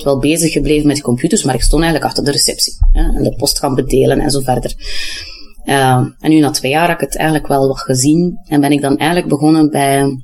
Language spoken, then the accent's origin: Dutch; Poperinge, Flanders, Belgium; Want ik ben dus opgegroeid in die streek. Hè? Dus ik ben eigenlijk van Poperingen afkomstig.